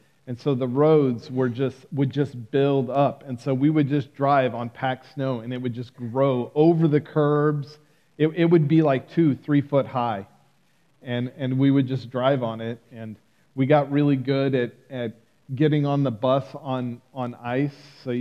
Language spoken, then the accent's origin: English; Iowa, United States; also born or lived in Ukraine; I grew up in Iowa, so it's pretty snowy.